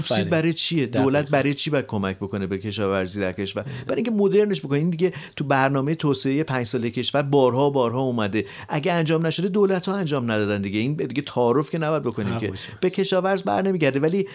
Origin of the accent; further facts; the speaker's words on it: Iran; من به سهم خودم به عنوان یک ایرانی بهم برخورد